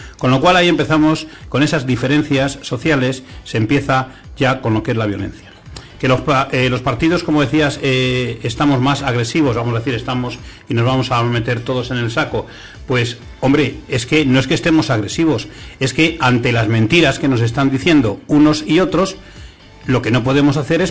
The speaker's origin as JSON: {"language": "Spanish", "town": "Arroyomolinos", "region": "Community of Madrid", "country": "Spain", "tie": "born or raised there", "said": "a nivel de mi pueblo, de Arroyomolinos"}